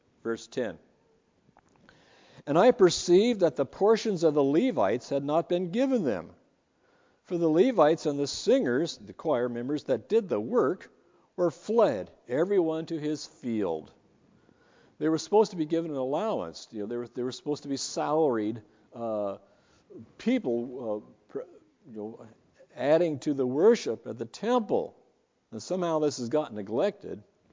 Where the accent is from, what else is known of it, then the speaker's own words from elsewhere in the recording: Farmington, New Mexico, United States; I was living in Farmington, New Mexico, my hometown, when the Baptist Association brought Franklin Graham to hold a crusade in San Juan County, New Mexico.